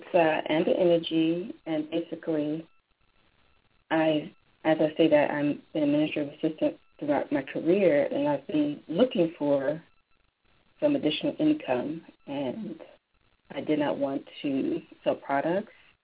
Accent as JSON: {"language": "English", "region": "East Coast", "country": "United States", "moved": "yes", "lives_now": "California, United States", "said": "I'm from the East Coast, and I moved out to California about 14 years now"}